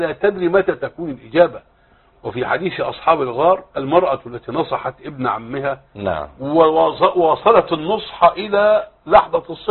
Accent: Egypt; طالما أنه سيرث عندنا في مصر يرث

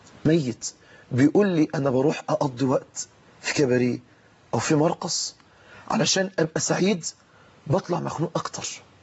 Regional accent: Mansoura, Dakahlia, Egypt; كتير جدا من امهات عندنا في المنصوره بيشتكوا

